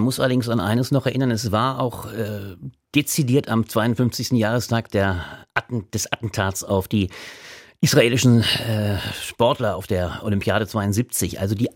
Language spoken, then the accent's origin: German; Ingelheim, Rhineland-Palatinate, Germany; gewisserweise immer Ingelheim, meine Heimatstadt, die Rotweinstadt